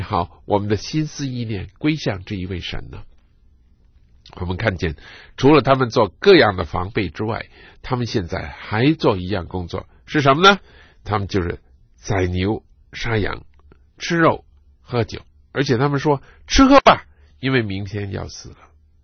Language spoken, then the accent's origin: Chinese; China; 假如我们中国人也努力的祷告，努力的在膝盖上做功夫的时候，神一定要大大的使用跟祝福我们的国家。